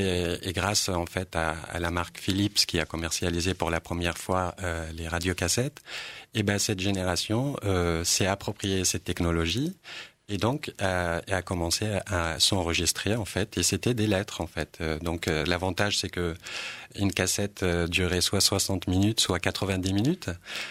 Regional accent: Rif, Morocco; French is a second language; moi, je viens du nord du Maroc, donc de la région du Rif, où la langue rifaine en fait est pratiquée énormément.

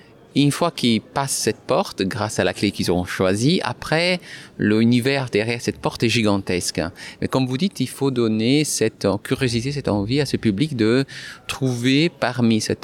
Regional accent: Italy; French is a second language; moi je suis italien, vous entendez l'accent, évidemment. Moi, je l'entends moi-même en parlant.

